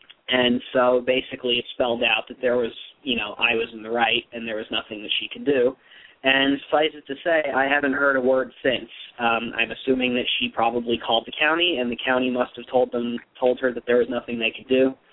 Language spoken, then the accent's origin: English; Virginia, United States; I grew up in Virginia from the time I was mm-hmm. six. I went to the University of Virginia, and until I moved to Tennessee to work at Lucan, I basically lived in Virginia.